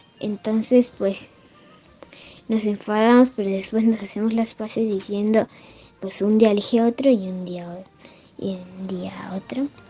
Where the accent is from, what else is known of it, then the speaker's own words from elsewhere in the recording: Vitoria, Basque Country, Spain; somos de Vitoria y querríamos